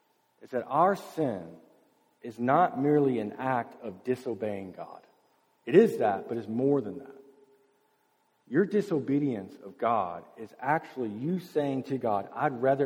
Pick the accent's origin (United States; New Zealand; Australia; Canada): United States; the South; my uncle had this new, brand new styrofoam cooler, because we're from the South and that's fancy.